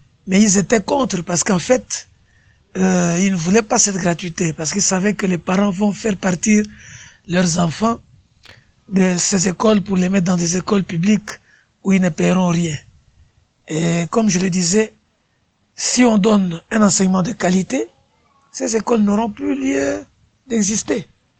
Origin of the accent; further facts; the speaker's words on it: Kisantu, Kongo Central, DR Congo; Je prends le petit exemple ici chez nous à Kisantu.